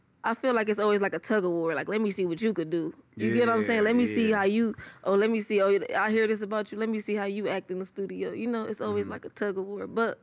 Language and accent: English; Compton, California, United States; You know, I know I'm from Compton, California. Wilmington Orms, to be exact.